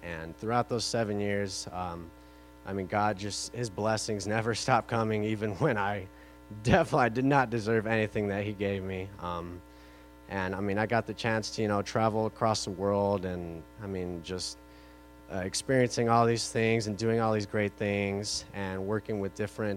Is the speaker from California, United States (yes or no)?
yes; California, United States; As I said, I moved from California, and so I was raised, in a Christian home